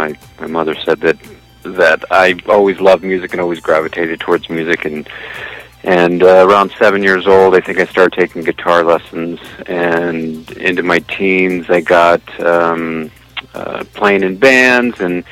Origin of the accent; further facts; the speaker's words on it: Las Vegas, Nevada, United States; moved away as an adult; So then I, as a musician, got into bands and I grew up in Vegas